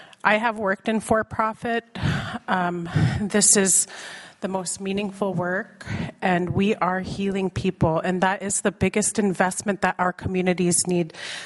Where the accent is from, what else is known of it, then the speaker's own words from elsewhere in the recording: Hooper Bay, Alaska, United States; In communities like my hometown, Hooper Bay, these funds are the difference between having somewhere safe to go or having nowhere to go at all.